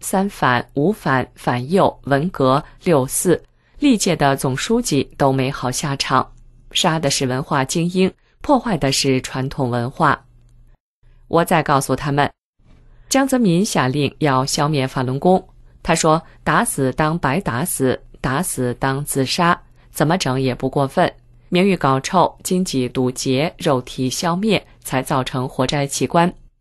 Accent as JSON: {"language": "Chinese", "country": "China", "tie": "born or raised there", "said": "我小时候在国内长大"}